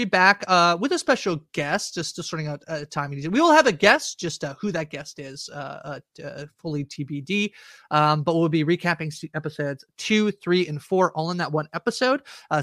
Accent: Canada; I'm Canadian

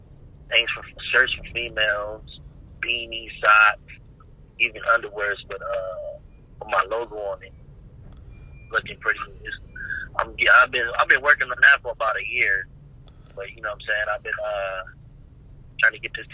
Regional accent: West Coast, United States; even though I'm from the West Coast, everybody, you know, West Coast, we got a certain wave that we ride.

